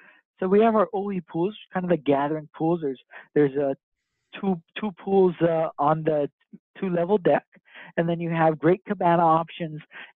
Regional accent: Oahu, Hawaii, United States; because obviously I'm from Oahu, right?

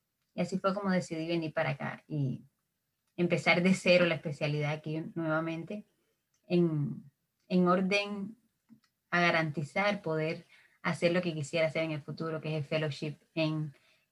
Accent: Cuba; moved away as an adult; now in United States; soy de Cuba y hice 2 años de neurología en Cuba, de la residencia allá, y después decidí que quería hacer la especialidad

